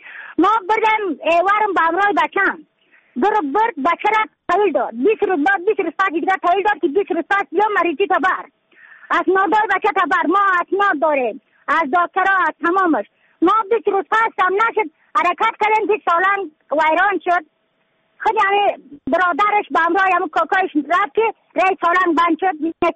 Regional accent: Yaftal-e Payin, Badakhshan, Afghanistan

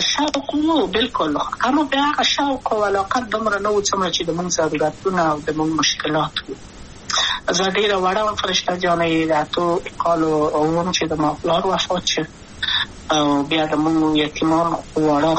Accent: Kabul, Afghanistan; also born or lived in Wardak; د کابل په تختپل سیمه کې یم او لویا شویم کابل که یم

